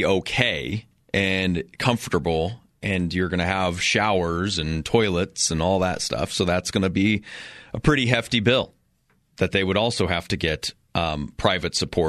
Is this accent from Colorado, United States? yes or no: yes; Fort Morgan, Colorado, United States; Growing up in Fort Morgan, we had lights in the 70s, small market.